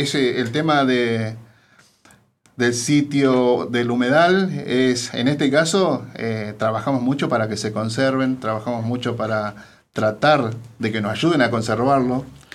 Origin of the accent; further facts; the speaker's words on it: Bariloche, Río Negro, Argentina; soy de Bariloche, resido en Bariloche, tengo mi familia en Bariloche y me ata un nieto que tengo en Bariloche mucho, de 5 añitos.